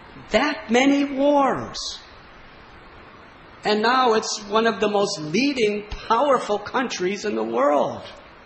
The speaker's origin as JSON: {"language": "English", "country": "United States", "tie": "born or raised there", "said": "I grew up in America during the civil rights movement."}